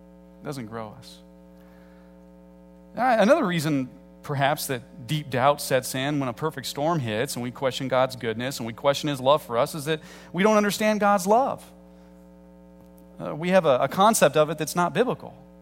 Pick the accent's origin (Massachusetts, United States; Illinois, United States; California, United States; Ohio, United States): Illinois, United States; also born or lived in Indiana; that's rather different for me, being from the Midwest and growing up in Illinois and then living in Indiana.